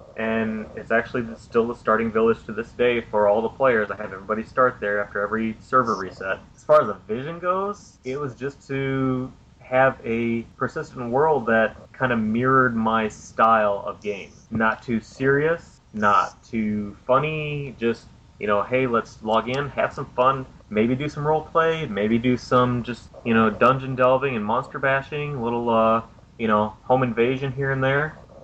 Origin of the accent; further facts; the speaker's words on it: Wisconsin, United States; I grew up in Wisconsin